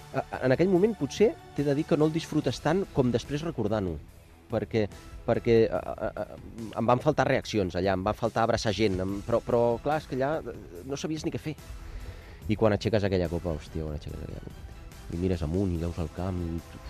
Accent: Mataró, Catalonia, Spain; jo sóc de Mataró.

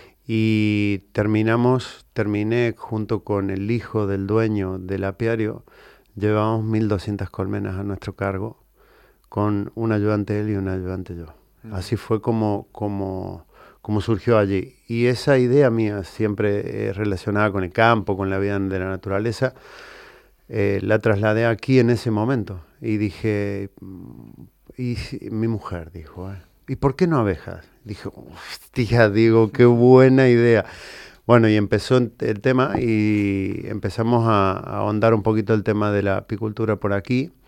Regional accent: Córdoba, Argentina; also born or lived in Gran Canaria / Tenerife; now in Constantí, Spain; Sí, de Argentina, de Córdoba, sí.

